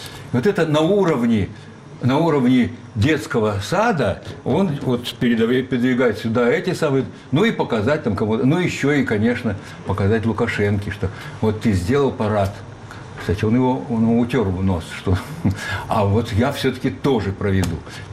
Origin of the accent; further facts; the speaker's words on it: Almaty, Kazakhstan; born there; Я родился в Алма-Ате. Я алматинец.